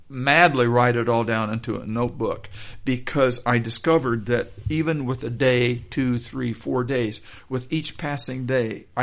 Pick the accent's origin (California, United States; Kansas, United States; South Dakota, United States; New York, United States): Kansas, United States; I wrote a brief note saying I'm from Kansas, mm-hmm. you know, in L.A. for the summer, and I'd love to talk with you.